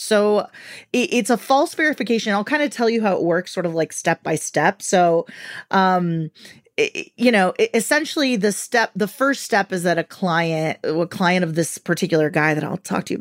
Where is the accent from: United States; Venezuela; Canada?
Venezuela; I'm from Venezuela.